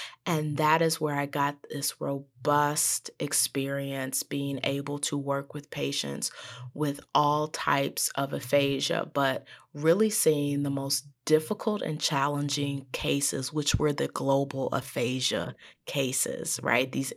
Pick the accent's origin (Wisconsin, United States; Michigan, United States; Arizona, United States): Michigan, United States; I am originally from Michigan.